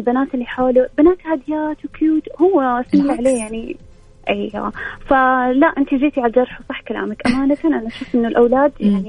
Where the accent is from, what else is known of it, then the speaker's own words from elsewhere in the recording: Jeddah, Makkah Province, Saudi Arabia; now in Riyadh, Saudi Arabia; هو أنا من جدة بس ساكنة في الرياض.